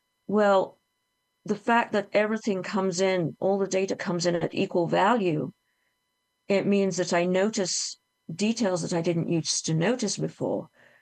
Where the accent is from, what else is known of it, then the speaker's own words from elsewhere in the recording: England, United Kingdom; I'm English. I get to say stuff like that. No one judges you. If you explain that you're English, unless they notice my accent.